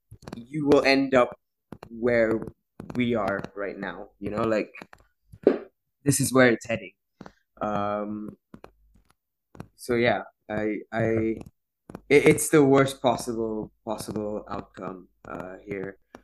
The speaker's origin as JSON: {"language": "English", "country": "Malaysia", "said": "I think as a Malaysian Indian, for example, you always end up feeling very alone, especially being, we're minority in the country"}